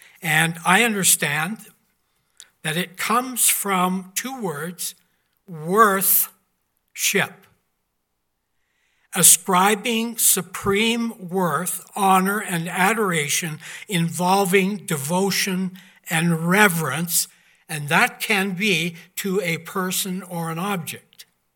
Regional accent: Creston, British Columbia, Canada; when I was growing up in Creston, BC, my parents' home where I grew up

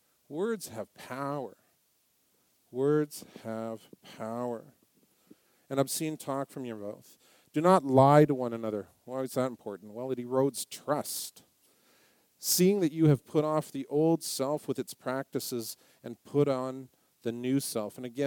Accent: Salmon Arm, British Columbia, Canada; born there; Well, I was born in Salmon, BC in 1968

